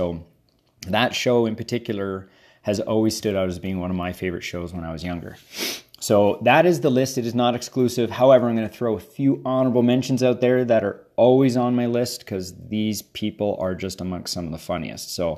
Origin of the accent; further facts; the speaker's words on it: Canada; So as a Canadian, I don't feel like it would be a very good list if I didn't have one of many fellow Canadians on this list.